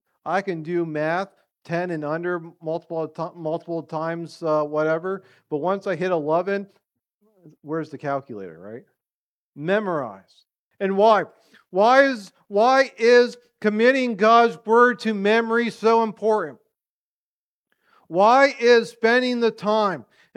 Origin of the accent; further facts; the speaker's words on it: Pennsylvania, United States; also born or lived in Colorado; I was born in Colorado, one of those random facts. Lived out there for 2 years until I was 2 years old and moved back to Pennsylvania.